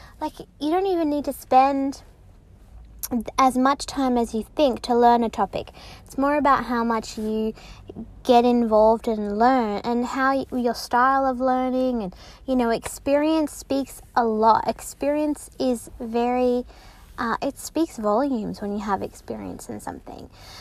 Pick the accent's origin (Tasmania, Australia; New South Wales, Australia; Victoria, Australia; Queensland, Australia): Tasmania, Australia; I grew up in Tasmania, in the country, and we went and picked apples during the apple picking season with my dad.